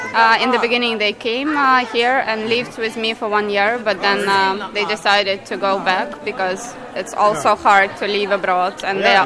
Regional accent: Odesa, Odessa Oblast, Ukraine; because I'm from Odessa and Odessa.

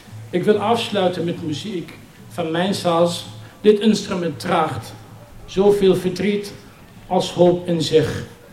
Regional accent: Syria; now in Netherlands; Ik ben opgegroeid in Syrië. En woon inmiddels jaren in Nederland. Maar mijn hart reikt verder naar Syrië. Het land waar ik ooit moest vluchten.

